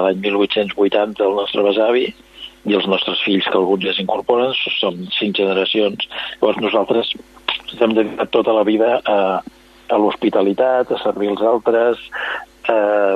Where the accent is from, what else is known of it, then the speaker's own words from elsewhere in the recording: Sabadell, Catalonia, Spain; Jo de jove, aquí a Sabadell